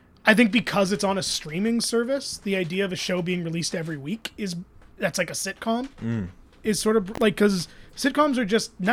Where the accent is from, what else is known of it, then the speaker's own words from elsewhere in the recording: Toronto, Ontario, Canada; Yeah, I grew up on the Danforth, so I put the … on there.